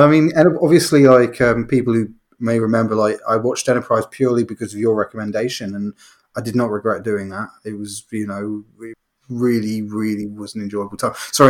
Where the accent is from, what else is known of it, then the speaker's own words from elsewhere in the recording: England, United Kingdom; What I had was, because we're from England, people from England will know this.